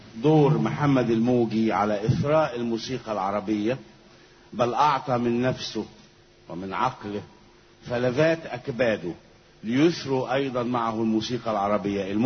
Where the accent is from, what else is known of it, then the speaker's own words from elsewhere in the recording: Egypt; وباسمي كمصري وباسم كل المصريين